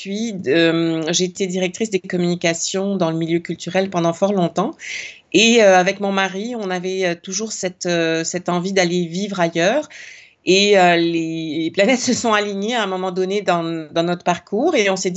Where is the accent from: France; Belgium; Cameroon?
France; Surtout quand on est français, on est très, très fort à savoir tout sur tout.